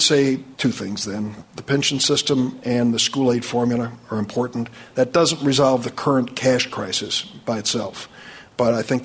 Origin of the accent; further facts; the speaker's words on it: East St. Louis, Illinois, United States; I was born and raised in East St. Louis, Illinois.